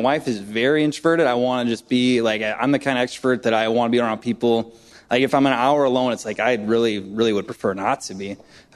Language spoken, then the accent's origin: English; Wisconsin, United States; from Wisconsin.